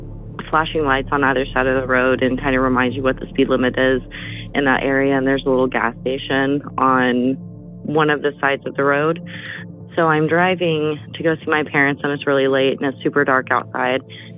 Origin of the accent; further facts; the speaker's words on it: Oklahoma, United States; I'm from Oklahoma.